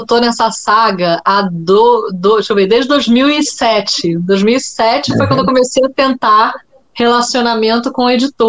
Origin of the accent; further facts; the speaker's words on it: Brazil; Mas eu sou brasileira